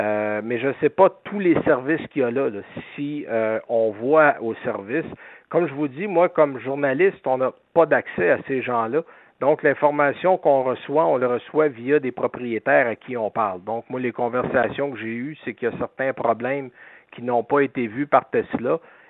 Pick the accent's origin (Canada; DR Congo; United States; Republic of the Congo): Canada; Quebec; bon, c'est parce qu'on est Québécois, là, on est la goutte d'eau dans l'océan nord-américain.